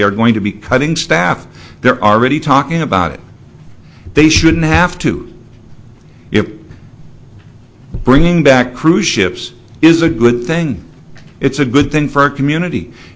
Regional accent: Sitka, Alaska, United States; I was born in Sitka in 1952. And I've seen the community change. And growing up in Sitka, we had a pulp mill, we had a vibrant fishing, we didn't really have tourism

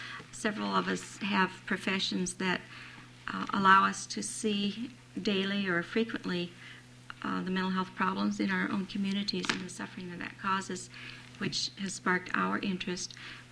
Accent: Ketchikan, Alaska, United States; I'm from Ketchikan.

